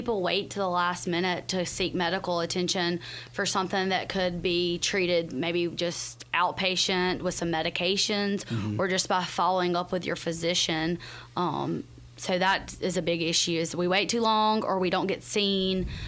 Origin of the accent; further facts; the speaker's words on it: Greenwood, Mississippi, United States; I grew up here in Greenwood.